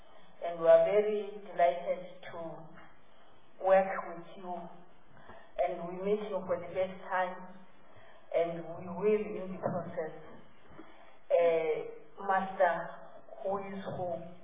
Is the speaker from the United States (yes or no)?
no; Eastern Cape, South Africa; I am the member of this committee and given the task of being the chair. I come from the Eastern Cape.